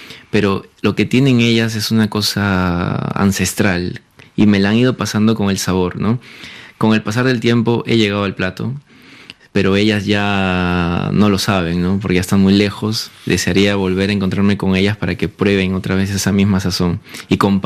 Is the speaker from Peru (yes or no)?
yes; Peru; me pasé rápidamente a la cocina peruana, siendo peruano, ¿no?